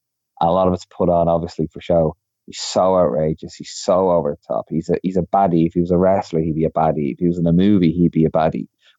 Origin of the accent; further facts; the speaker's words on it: Ireland; being an Irish person, being abroad so many times, I'm always like, I want to represent Ireland.